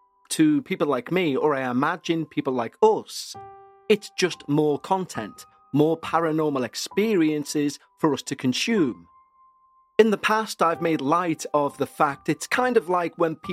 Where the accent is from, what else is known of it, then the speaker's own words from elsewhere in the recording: East Coast, United States; I'm from the East Coast of the US, but I went to college in the Midwest, several hundred miles away from home.